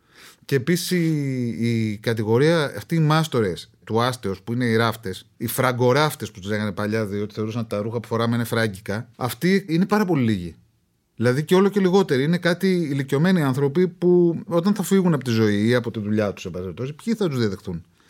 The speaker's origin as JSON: {"language": "Greek", "town": "Athens", "region": "Attica", "country": "Greece", "tie": "born or raised there", "said": "Ζω ακόμα στη γειτονιά που γεννήθηκα. Είμαι φανατικός της Κυψέλης. Είμαι ο τελευταίος Κυψελιώτης."}